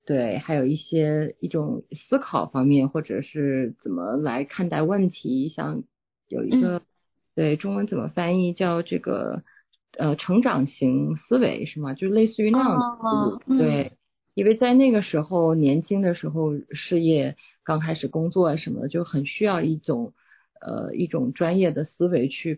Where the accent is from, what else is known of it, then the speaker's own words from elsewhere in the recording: Northeast China, China; born there; 因为我出生在我们那个东北，这样父母双职工都是这个国企